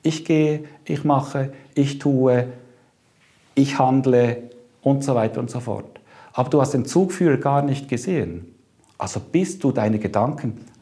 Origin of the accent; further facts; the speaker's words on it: Bern, Switzerland; Ich bin nicht nur Schweizer, ich bin Berner. Okay? Kantonal eingegrenzt. Ich bin Berner. Kein Basler, kein Zürcher, Berner. Und ich bin nicht mal Berner. Ich bin von einem bestimmten Dorf, das heißt Oberwangen. Ich bin ein Oberwengeler.